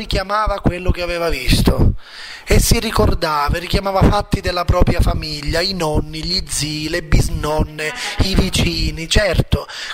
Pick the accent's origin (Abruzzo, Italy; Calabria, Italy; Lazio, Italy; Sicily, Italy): Sicily, Italy; Cammarata; cioè siamo di Cammarata.